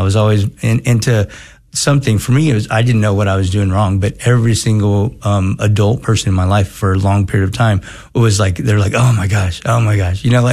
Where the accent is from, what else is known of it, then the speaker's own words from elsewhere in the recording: San Antonio, Texas, United States; also born or lived in San Francisco; So my early life, you know, I grew up in San Antonio. So I moved from San Francisco. My parents came with me, but I'm just kidding. I was about 2.